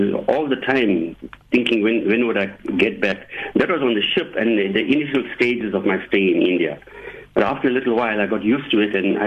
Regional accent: Durban, KwaZulu-Natal, South Africa; born there; See, I was born in Mayville, which is a suburb of Durban.

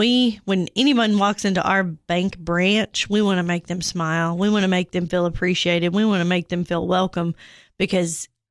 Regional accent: Cookeville, Tennessee, United States; I've lived, yep, born and raised in Cookeville, Tennessee.

